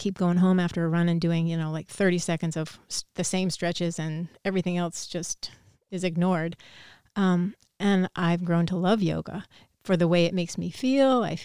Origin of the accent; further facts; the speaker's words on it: Keene, New Hampshire, United States; I grew up in Keene